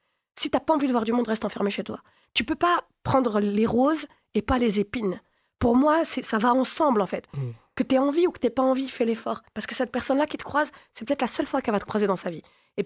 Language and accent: French; Djerba, Medenine, Tunisia; Je suis originaire de Djerba.